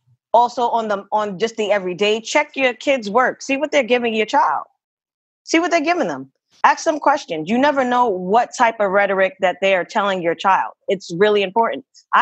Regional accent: Brooklyn, New York, United States; I'm from East New York, Brooklyn.

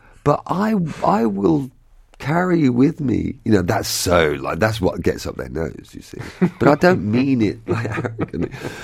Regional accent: England, United Kingdom; We're very English. We're kind of repressed, and then it all comes out.

